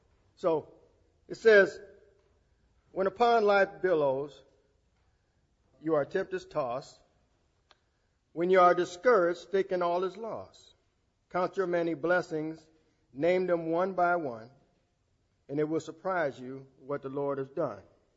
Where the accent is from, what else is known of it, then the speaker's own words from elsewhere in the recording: Benton Harbor, Michigan, United States; when I was growing up in Benton Harbor, it wasn't easy for me at all being a mixed person.